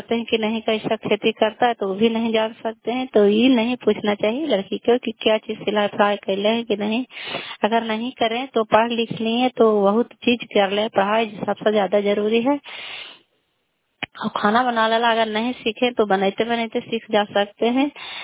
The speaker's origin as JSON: {"language": "Hindi", "town": "Kalyanpur", "region": "Bihar", "country": "India"}